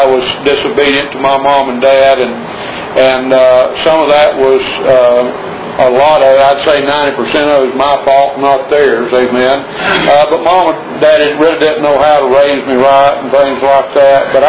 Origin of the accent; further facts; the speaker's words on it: Kentucky, United States; But I was raised in eastern Kentucky. I was born in February 5th, 1953 in southeastern Kentucky Baptist Hospital.